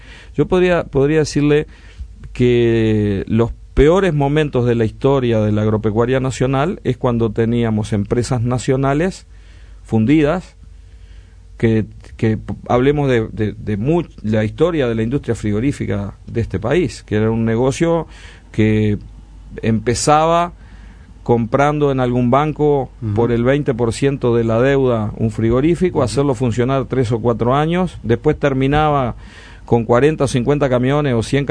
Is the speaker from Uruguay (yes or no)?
yes; Montevideo, Uruguay; Yo soy de Montevideo, pero hace 30 años que hago el eje de la Ruta 3.